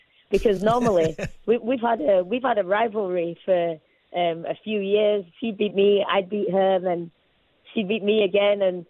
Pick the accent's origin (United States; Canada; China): China; English is a second language; It's my home country and it's the Olympics and it's going to be the first ever gold medal.